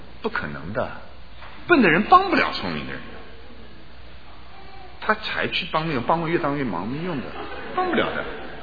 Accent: China; 这个是我们中国人啊，中国人很大的一个问题。

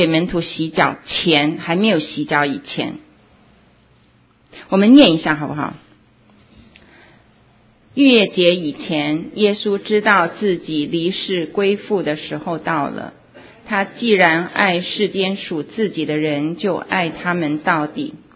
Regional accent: China; 我们就说我们中国人喜欢用一个字

